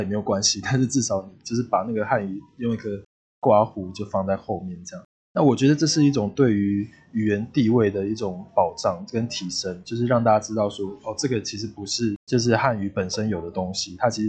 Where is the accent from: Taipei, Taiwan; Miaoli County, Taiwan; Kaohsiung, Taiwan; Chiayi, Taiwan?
Kaohsiung, Taiwan; Namasia; 我的家乡就是桃园乡下面就是纳玛夏嘛，